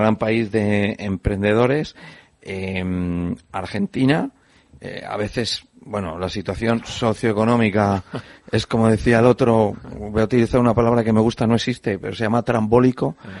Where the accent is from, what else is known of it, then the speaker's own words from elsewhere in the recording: Castile and León, Spain; Escucha, yo vengo de Castilla y León.